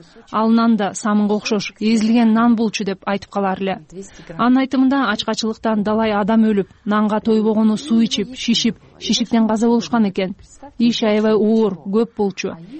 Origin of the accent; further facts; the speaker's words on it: Kazakhstan; now in Kyrgyzstan; Биз бул жака 1981 жылы ата-энебиз 6-1 тууганы менен Казакстандан көчүп келгенбиз. Атам орус улутунан, апам немис кызы болчу.